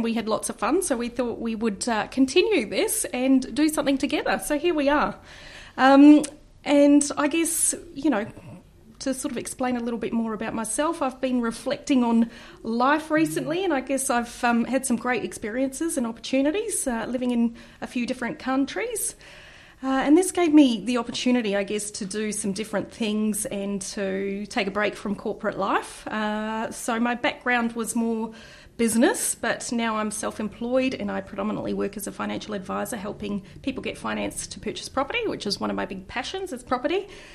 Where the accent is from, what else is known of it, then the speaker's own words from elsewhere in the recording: Perth, Western Australia, Australia; also born or lived in Southeast Asia; now in Hawke's Bay, New Zealand; So I grew up in Perth, Australia, and after living in Southeast Asia for about 6 years, I moved to New Zealand and now have called this lovely part of the country, Hawke's Bay, home for the last 6 years.